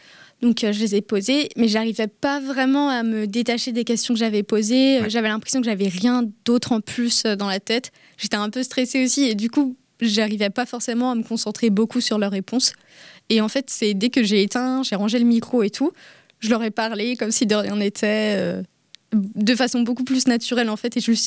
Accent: Brittany, France; parce qu'en fait, je viens du Morbihan et on capte pas

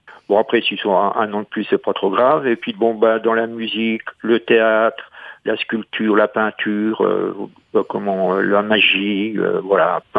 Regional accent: Grand Est, France; Moi, ça fait un an que je suis en Bretagne et je viens des Vosges.

